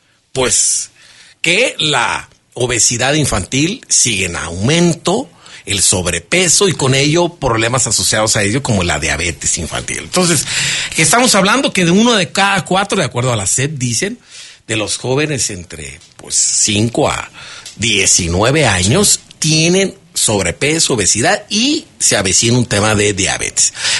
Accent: Mexico; lo que también nos alimentamos nosotros como mexicanos, la dieta mexicana

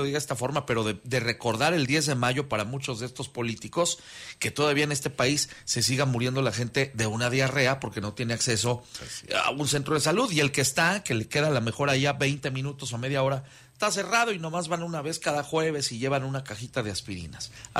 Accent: Mexico; Pues porque también somos mexicanos

